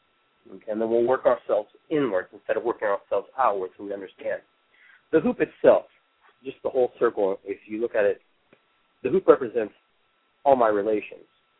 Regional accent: Callao, Peru; now in North America; I am actually indigenous to the region of South America, Peru. I come from Callao.

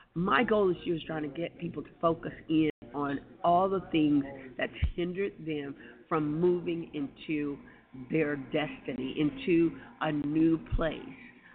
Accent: Texas, United States; You'll see a picture of me with my family in the background. We are from Texas

